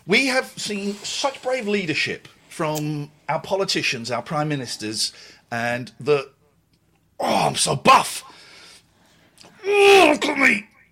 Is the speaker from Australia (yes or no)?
no; England, United Kingdom; Can I list some workplaces as an Englishman, please?